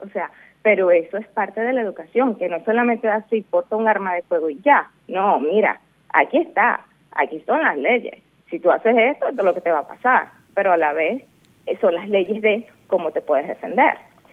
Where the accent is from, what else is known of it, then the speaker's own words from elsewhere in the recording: Venezuela; Y yo digo, pues como venezolana que lo he vivido, que sé lo que es estar indefenso